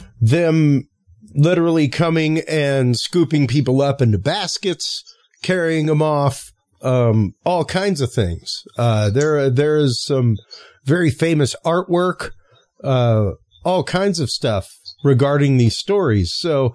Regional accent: Louisiana, United States; the example that I give is I'm Cajun. My mother is 100% Cajun.

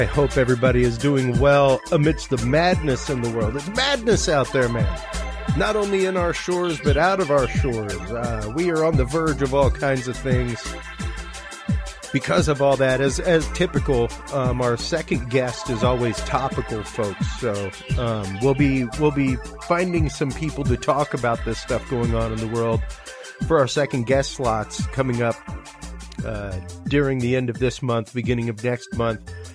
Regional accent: Houston, Texas, United States; growing up in Houston, the Bay of Yoo-Hoo, as we called it over there, you knew there were sharks out there.

